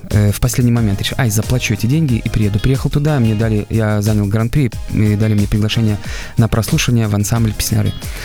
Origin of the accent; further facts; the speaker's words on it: Smorgon, Grodno Region, Belarus; Я проживаю, я со Сморгони.